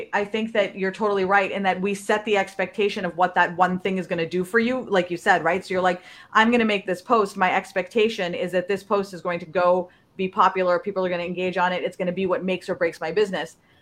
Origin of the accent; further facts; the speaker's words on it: Pakistan; I grew up in Pakistan, and in Pakistan, you were either a doctor, you're an accountant, you're an engineer.